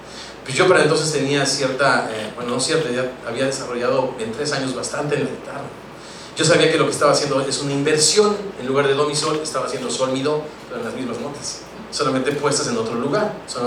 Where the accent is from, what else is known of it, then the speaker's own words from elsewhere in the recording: Ciudad Satélite, State of Mexico, Mexico; Y curiosamente … son de satélite de donde soy yo